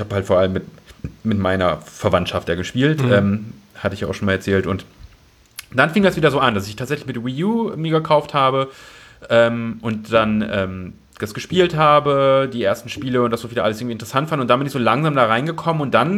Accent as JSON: {"language": "German", "town": "Osnabrück", "region": "Lower Saxony", "country": "Germany"}